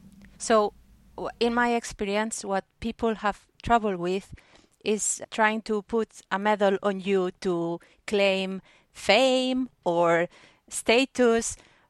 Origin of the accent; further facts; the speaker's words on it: Barcelona, Catalonia, Spain; I'm from Barcelona, and I know that when I was applying for jobs after uni, my CV was so limited.